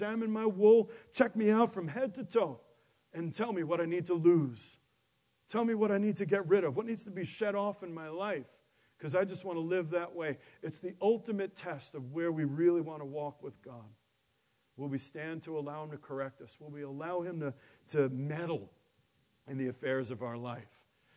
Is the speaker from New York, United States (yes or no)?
yes; Queens, New York, United States; I certainly never learned it growing up in Queens.